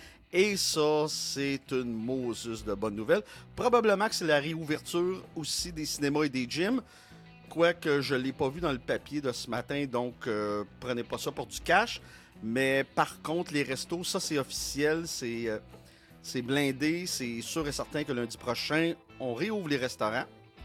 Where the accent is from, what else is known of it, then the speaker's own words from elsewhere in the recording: Quebec, Canada; Là, ici, nous, comme on est en retard, ben là, c'est normal, on est des Québécois.